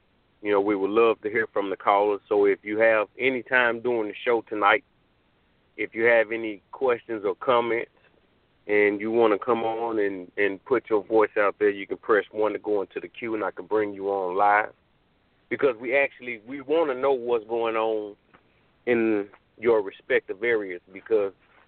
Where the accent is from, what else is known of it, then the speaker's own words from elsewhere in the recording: Memphis, Tennessee, United States; what's going on in my hometown of Memphis